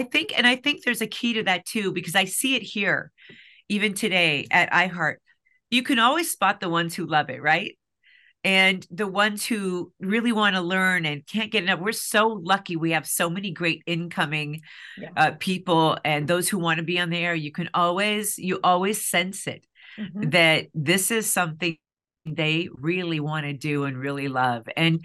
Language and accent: English; Indiana, United States; I really dreamed of being a large animal veterinarian because I grew up in Indiana. We have farms everywhere.